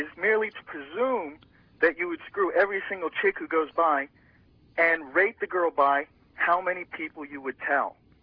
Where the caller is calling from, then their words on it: Shady Side, United States; Oh, Shady Side.